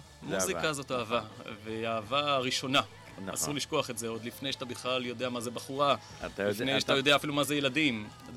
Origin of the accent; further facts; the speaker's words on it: Ness Ziona, Central District, Israel; אני יליד נס ציונה, המשפחה שלי מוותיקי נס ציונה.